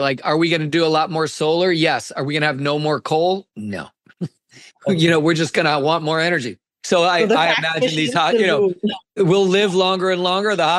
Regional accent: Maine, United States; Switching to virtual solutions here in my home state of Maine, we're very rural.

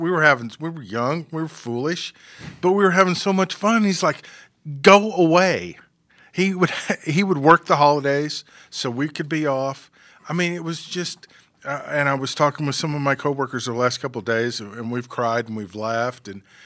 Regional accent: Springdale, Arkansas, United States; I remember growing up in Springdale, I'm shooting baskets in my driveway listening to Mike call Razorback games.

